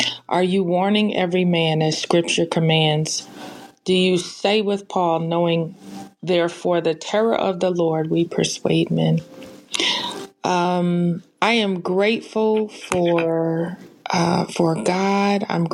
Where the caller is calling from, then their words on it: Boston, Massachusetts, United States; I am tapping in from Boston, Massachusetts.